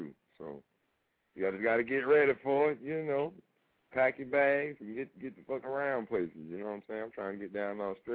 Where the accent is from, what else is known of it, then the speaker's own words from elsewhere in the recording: Tampa, Florida, United States; I'm from Tampa. Tampa, Florida, man.